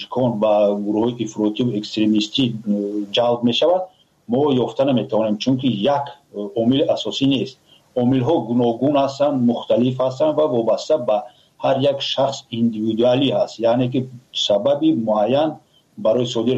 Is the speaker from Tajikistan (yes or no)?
yes; Tajikistan; تاجیکان که ما تاجیک هستیم نداریم